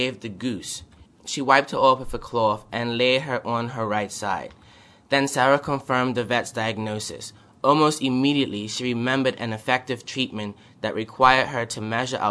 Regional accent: Bermuda; born there; I was born in Bermuda, and Bermuda is a lot of people get it confused with the Caribbean, and so whenever I say I'm from Bermuda, then people always think that I live down by Jamaica and Barbados

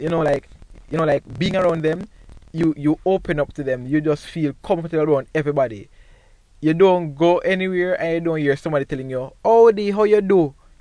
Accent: Linstead, Saint Catherine, Jamaica; I am from Linstead, St. Catherine. My parents are originally from Westmoreland. So while growing up in Linstead, the dialect was different for me

